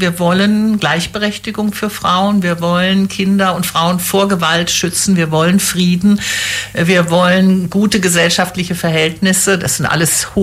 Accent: Rhineland, Germany; born there; moved away as an adult; now in Ulm, Germany; Ich bin im Rheinland geboren. Ich bin 66 Jahre alt und bin 1988 nach Ulm gekommen

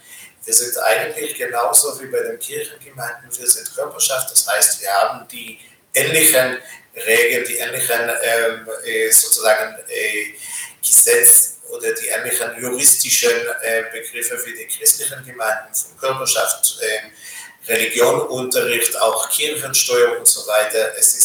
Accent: Israel; moved away as an adult; now in Ulm, Germany; Ich bin direkt aus Israel hierher gekommen, bin in Israel geboren und aufgewachsen. Und erst Mitte 2000 bin ich mit meiner Familie hierher gekommen

